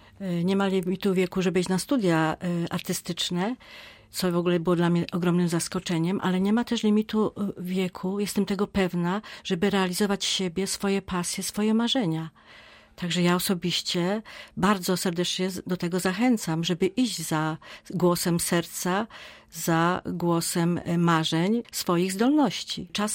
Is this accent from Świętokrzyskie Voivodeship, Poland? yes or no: no; Rzeszów, Subcarpathian Voivodeship, Poland; Moje dzieciństwo to Rzeszów, ale nie tylko, bo piękne Podkarpacie, okolice Szczyrzowa, skąd pochodzi moja mama.